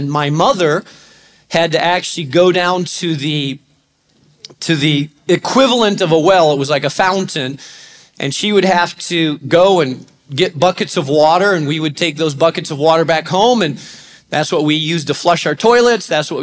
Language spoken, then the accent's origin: English; Spain; And the town that I grew up in Spain, they also went to get well at the water.